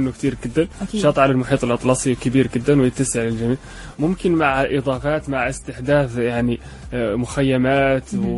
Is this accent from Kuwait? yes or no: no; Mauritania; نقول الحرف اللي هم الصناعة التقليديين عندنا في موريتانيا.